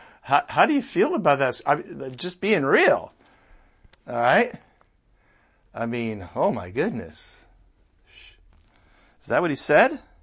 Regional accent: United States; I'm like, oh gee, I'm an American.

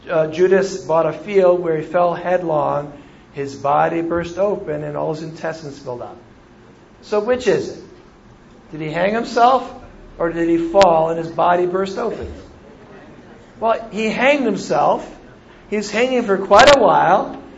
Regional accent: California, United States; Now, I am a Californian. I am an American.

